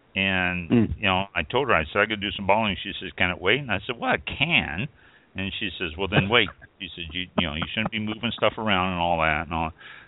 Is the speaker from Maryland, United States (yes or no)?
no; Kansas City, Missouri, United States; I am from Kansas City, and I was very, very proud of the city of Kansas City for not rioting